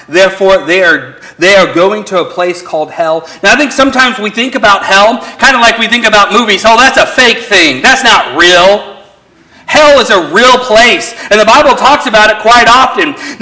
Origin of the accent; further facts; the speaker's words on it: California, United States; even though I'm from California. We got a lot of goats in California.